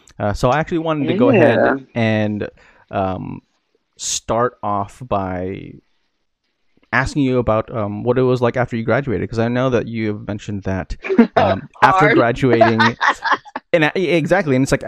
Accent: California, United States; now in Texas, United States; we're both from the Bay Area, we both moved to Texas

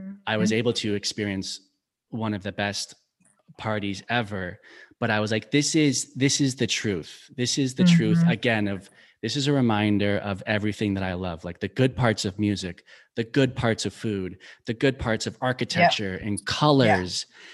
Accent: California, United States; I was born and raised in the Bay Area, but I've had this weird infatuation with the South for as long as I can remember.

